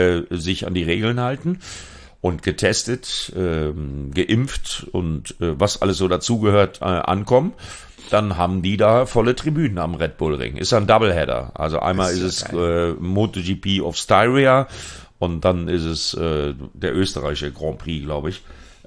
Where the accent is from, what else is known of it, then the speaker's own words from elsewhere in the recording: North Rhine-Westphalia, Germany; meine Heimat, Sauerland, Altena, Plettenberg, Werdohl